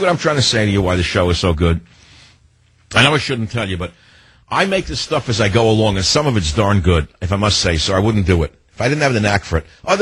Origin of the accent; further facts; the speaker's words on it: New York, United States; That's what I liked about growing up in New York. It was so competitive.